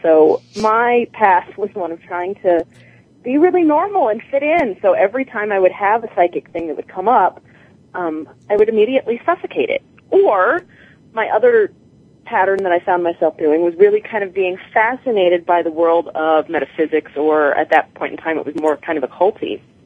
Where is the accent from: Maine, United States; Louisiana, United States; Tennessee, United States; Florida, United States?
Louisiana, United States; also born or lived in Iowa; So I was born in Iowa, and then we moved to Louisiana shortly, whenever I was four. And so in Louisiana, you know, it's very swampy.